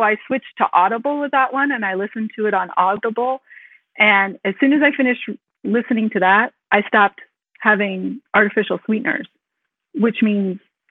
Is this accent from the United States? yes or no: yes; Elk Grove, California, United States; from Elk Grove.